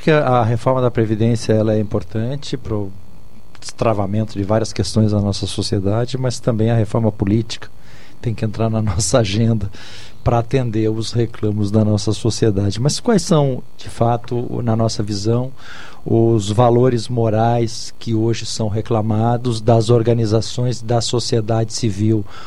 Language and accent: Portuguese; Brazil; aquilo que nós, enquanto brasileiros, entendemos como certo e errado